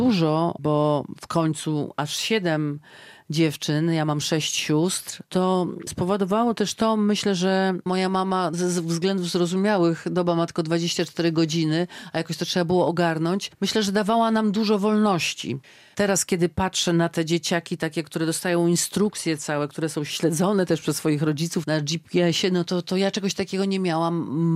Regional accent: Białystok, Podlaskie Voivodeship, Poland; also born or lived in Mrągowo; potem już wszystkie moje siostry urodziły się w Białymstoku i całe życie mieszkałam w Białymstoku

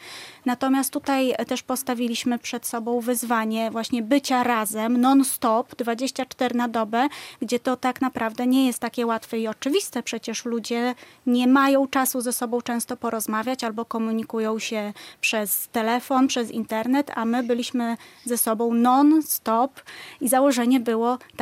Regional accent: Białystok, Podlaskie Voivodeship, Poland; now in Bielsk Podlaski, Poland; Ja jestem z Białegostoku, pochodzę z Białegostoku, ale mąż jest już z Bielska Podlaskiego. Nasze dzieci też się urodziły w Bielsku Podlaskim. Mieszkaliśmy i w Białymstoku, i pod Białymstokiem. Mieszkamy teraz w Bielsku

